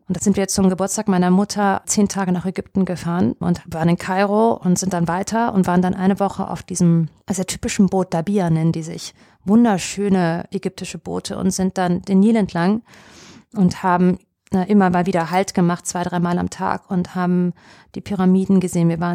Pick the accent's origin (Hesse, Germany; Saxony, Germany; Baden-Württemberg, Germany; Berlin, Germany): Hesse, Germany; Frankfurt; also born or lived in Hamburg / New York; Ich bin ja eigentlich aus Hamburg, mein erstes Lebensjahr. Dann haben wir mehrere Jahre in Frankfurt gewohnt